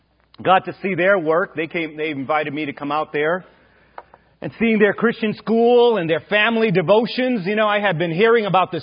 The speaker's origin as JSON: {"language": "English", "country": "India", "tie": "born there", "said": "I was born in India and in Indian ancestry"}